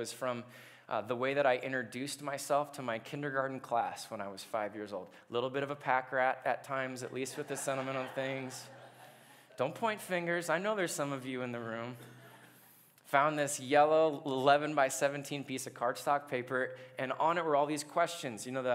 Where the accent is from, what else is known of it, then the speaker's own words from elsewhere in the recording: Irvine, California, United States; I grew up in Southern California in Irvine.